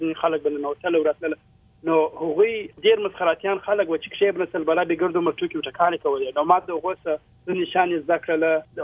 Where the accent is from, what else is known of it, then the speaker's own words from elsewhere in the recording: Quetta, Balochistan, Pakistan; now in United States; زه په کوټه کې پیدا سویم. زما مور او پلار چې دي هغوی په کندهار کې پیدا سوي دي.